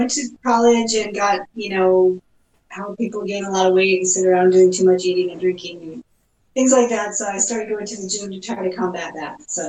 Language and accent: English; Illinois, United States; Well, I grew up in Illinois, moved out here